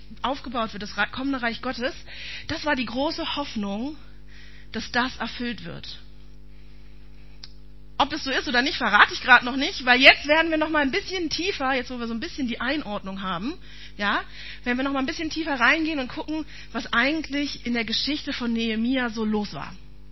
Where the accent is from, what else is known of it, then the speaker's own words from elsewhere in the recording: Berlin, Germany; ich bin kein Jahr vor Mauerfall geboren, aber wenigstens bin ich in Berlin aufgewachsen und habe noch was von der Mauer mitbekommen.